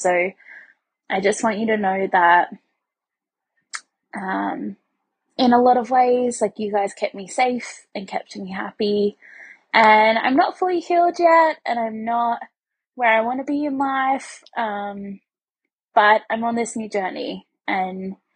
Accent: Australia; because you're Scottish and I'm Australian and we all swear like sailors

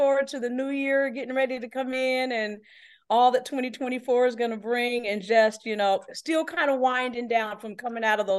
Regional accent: Boston, Massachusetts, United States; born there; So to hit tidbits, I was born in Boston, Massachusetts.

